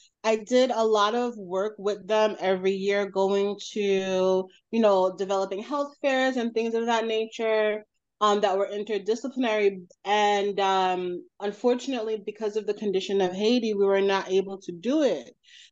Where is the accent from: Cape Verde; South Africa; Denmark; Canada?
Cape Verde; São Vicente; moved away as an adult; now in New Bedford, United States; I'm from Cabo Verde, São Vicente. I am a nurse here in New Bedford, Massachusetts.